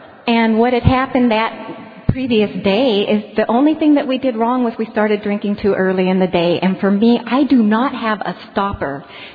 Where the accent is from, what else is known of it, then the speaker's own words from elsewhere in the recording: Estacada, Oregon, United States; I grew up in Estacada, Oregon. Are there any Estacada folks out there? Because I would love to see you. It's a small logging town